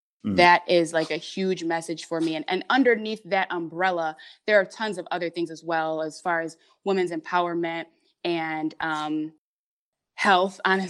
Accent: Hamtramck, Michigan, United States; also born or lived in Detroit; When I was born in Detroit, but right away, we were living in Hamtramck, which is actually a small town inside of Detroit. Like it's surrounded by at all angles by Detroit. It's the oddest thing. It's only about 2 miles wide. But it's right inside of Detroit.

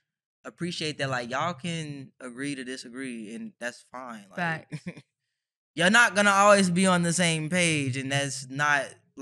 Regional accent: Ohio, United States; I'm from Ohio. We say gym shoes.

